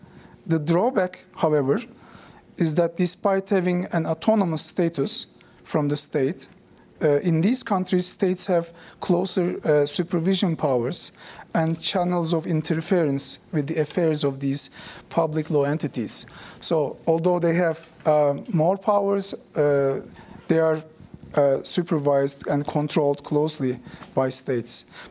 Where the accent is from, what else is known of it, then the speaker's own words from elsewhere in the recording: Turkey; So I come from Turkey.